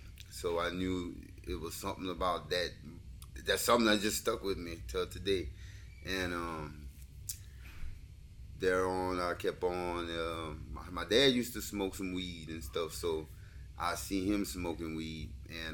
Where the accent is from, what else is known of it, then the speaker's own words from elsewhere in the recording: Cecilia, Louisiana, United States; also born or lived in Lafayette, Louisiana; And I was born in Lafayette, Louisiana. Then I was brought to Cecilia, Louisiana, where my mom is from, because we moved from Lafayette.